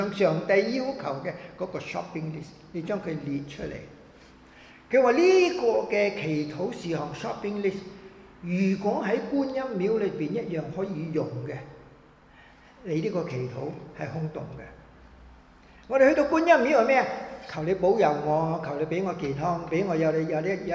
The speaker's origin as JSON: {"language": "Cantonese", "country": "China", "said": "除了我们中国人之外，除了我们讲广东话的之外，"}